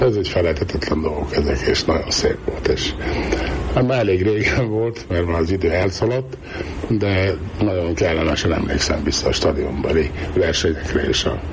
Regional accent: Hungary; Hát csak jó tudok mondani először is, mert magyar vagyok

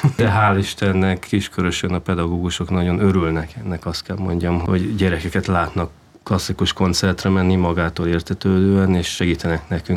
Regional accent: Budapest, Hungary; moved away; also born or lived in Berlin / Munich / Nuremberg; én mindig nagyvárosban, Budapesten nőttem föl, amikor Németországba költöztünk, ott is mindig, ugye Berlin, München, Nürnberg, szóval mindig nagyvárosban laktunk

